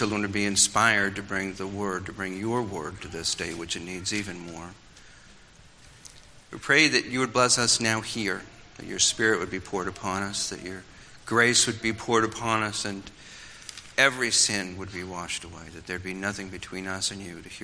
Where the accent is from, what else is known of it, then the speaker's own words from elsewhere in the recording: Ireland; No, I'm Irish, I can say this.